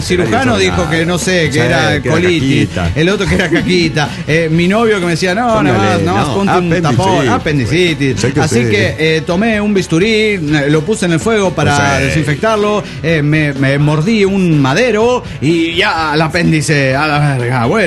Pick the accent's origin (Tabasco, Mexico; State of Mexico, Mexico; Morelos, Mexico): State of Mexico, Mexico; Coacalco; de Coacalco, Adomex.